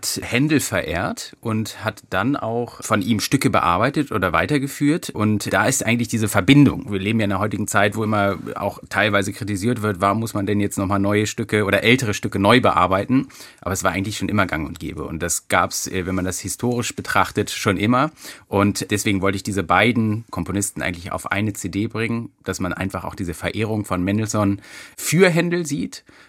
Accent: Hanover, Lower Saxony, Germany; weil ich bin in Hannover groß geworden und habe da auch immer wieder dieses Orchester gehört.

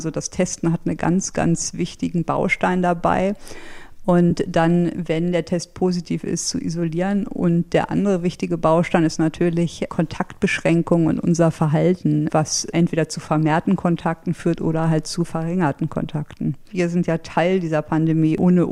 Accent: Germany; Und dann kam ich mir als Deutscher, sage ich mal, wirklich blöd vor

